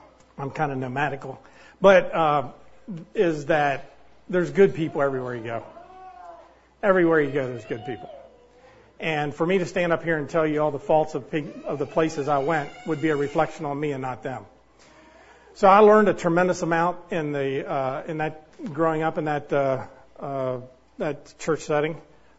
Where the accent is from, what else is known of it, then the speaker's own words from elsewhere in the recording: Hagerstown, Maryland, United States; But I was born and raised in Hagerstown, Maryland.